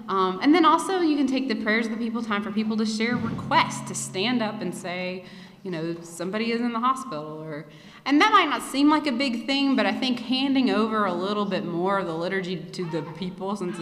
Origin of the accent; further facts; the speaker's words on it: Dayton, Tennessee, United States; I go to church in Cleveland, Tennessee. I'm from Dayton, Tennessee.